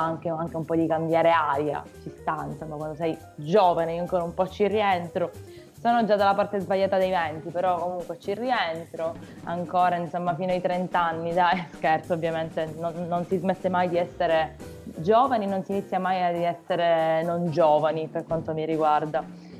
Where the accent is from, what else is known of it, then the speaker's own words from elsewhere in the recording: Palermo, Sicily, Italy; now in Bologna, Italy; io adesso, pur vivendo insomma in realtà a Bologna, quindi essendomi trasferita là da molto tempo, sono rimasta un po' bloccata qui nella mia città natale, Palermo